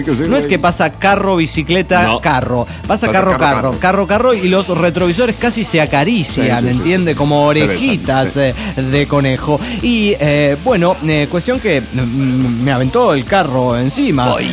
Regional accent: Chiconcuac, State of Mexico, Mexico; Pero yo no soy de ahí, yo soy de Chiconcuac.

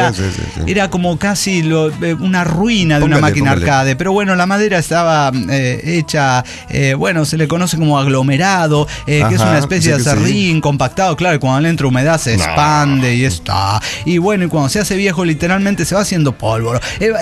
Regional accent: Mexico City, Mexico; como buen chilango

